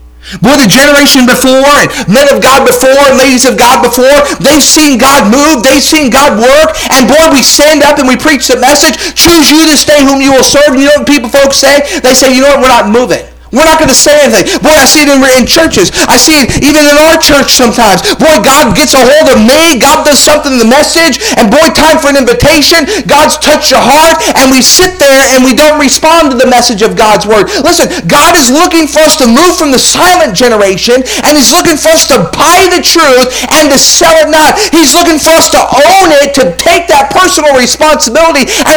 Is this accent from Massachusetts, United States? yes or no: yes; Massachusetts, United States; My parents, I grew up right outside of Boston.